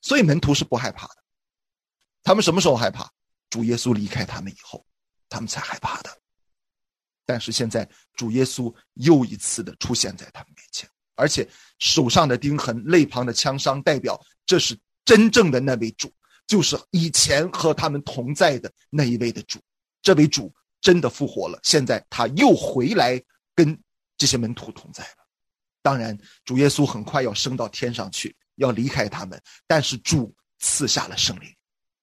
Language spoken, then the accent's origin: Chinese; China